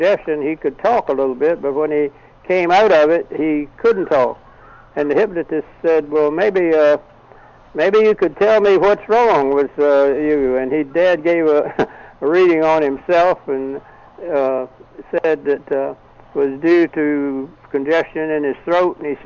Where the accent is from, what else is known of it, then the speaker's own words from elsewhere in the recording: Selma, Alabama, United States; born there; also born or lived in Virginia Beach; Now, of course, this was before I was born, because I was born in Selma, Alabama.